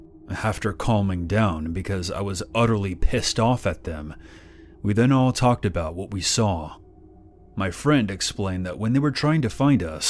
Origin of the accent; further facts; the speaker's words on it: Bristol, South West England, United Kingdom; I'm from the Bristol area in the southwest region of the United Kingdom.